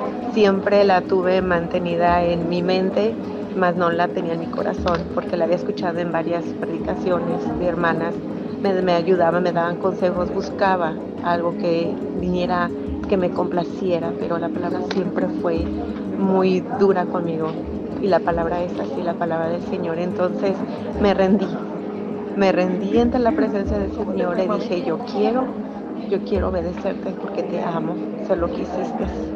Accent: Mexico City, Mexico; now in Carroll, United States; soy del DF. Estoy en Estados Unidos desde hace 18 años, vivo en Alabama, de Carroll, Alabama. Tengo 18 años viviendo con mi esposo

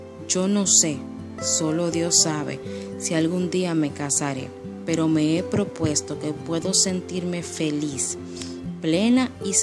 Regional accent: Dominican Republic; de la República Dominicana. Estoy soltera y tengo casi 34 años.

